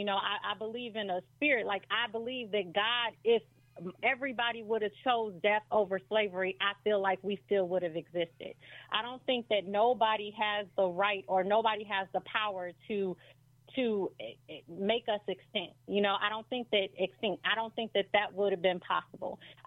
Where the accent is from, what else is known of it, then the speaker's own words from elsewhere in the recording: Chicago, Illinois, United States; now in Milwaukee, United States; I am from Chicago. I currently live in Milwaukee